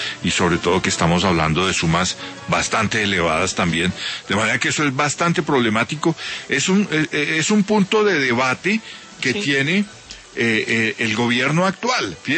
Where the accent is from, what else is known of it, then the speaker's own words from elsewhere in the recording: Colombia; respeto la ley de mi país, me siento muy colombiano